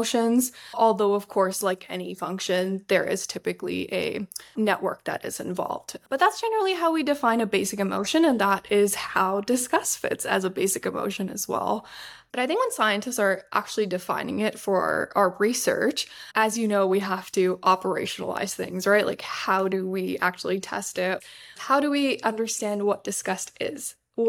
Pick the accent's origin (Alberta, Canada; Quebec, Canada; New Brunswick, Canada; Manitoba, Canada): Quebec, Canada; Montreal; also born or lived in Brampton, Ontario / London, Ontario; now in Boston, United States; I've been born and raised in Canada. So between Montreal, Quebec, but also Brampton, Ontario, I spent a lot of my years. Then I moved to London, Ontario, just about 2 hours south of Toronto.